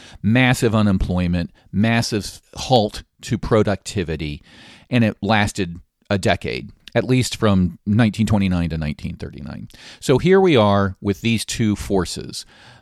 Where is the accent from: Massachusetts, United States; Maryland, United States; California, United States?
Maryland, United States; This is a newspaper story from my home state, Maryland.